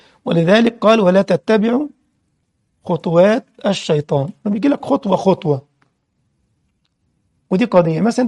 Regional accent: Egypt; كان زمان عندنا في مصر كان زمان حاجة اسمها المارلبورو

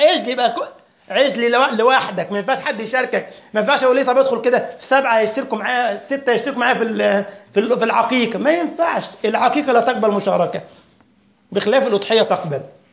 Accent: Egypt; ده طلع واحد مجنون اخر في عندنا في مصر يقول لك ويجوز الأضحية بالدجاج.

